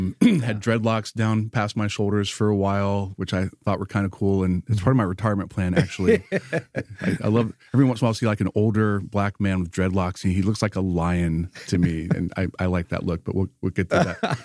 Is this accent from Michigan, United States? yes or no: no; North Carolina, United States; My dad was a career Marine, so we grew up mostly around North Carolina military bases.